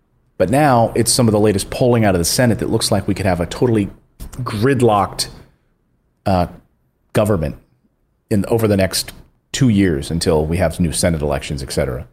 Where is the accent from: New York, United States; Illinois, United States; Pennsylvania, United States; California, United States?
Pennsylvania, United States; So let's analyze Pennsylvania, my home state.